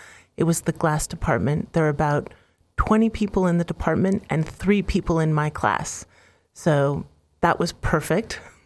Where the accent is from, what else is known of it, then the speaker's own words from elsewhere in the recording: New York City, New York, United States; I grew up in New York City, and at the age of about 13 years old, I started seeing art in museums and galleries